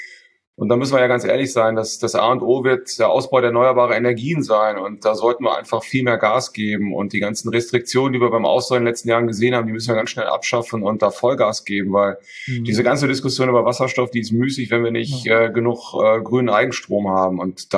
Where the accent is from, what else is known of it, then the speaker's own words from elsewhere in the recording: Münster, North Rhine-Westphalia, Germany; Ich bin in Münster geboren, habe da auch in der Nähe, bin ich dann auch zur Schule gegangen